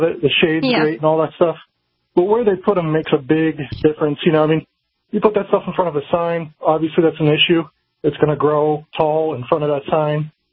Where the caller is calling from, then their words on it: Nebraska, United States; I'm calling from Nebraska.